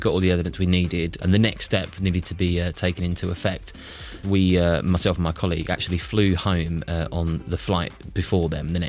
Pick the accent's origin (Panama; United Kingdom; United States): United Kingdom; As I got close, we ended up talking. They overheard my accent, and we just got chatting.